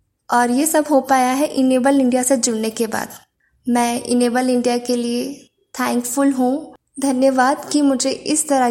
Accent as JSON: {"language": "Hindi", "town": "Indore", "region": "Madhya Pradesh", "country": "India", "said": "मैं इंदौर मध्य प्रदेश की रहने वाली हूँ।"}